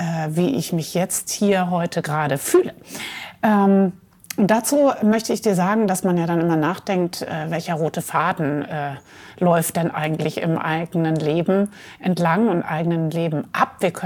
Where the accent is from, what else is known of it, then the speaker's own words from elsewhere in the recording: Mainz, Rhineland-Palatinate, Germany; ich komme aus Mainz, komme aus einer sehr bildungsbürgerlich, / auch unternehmerischen Familie.